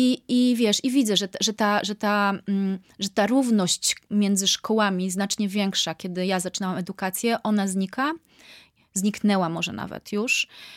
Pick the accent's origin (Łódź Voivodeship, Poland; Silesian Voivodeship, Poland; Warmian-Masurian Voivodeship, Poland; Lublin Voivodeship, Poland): Silesian Voivodeship, Poland; Jaworzno; zostałam w mojej rodzinnej miejscowości w Jaworznie i nie czuję, że to mnie ograniczyło.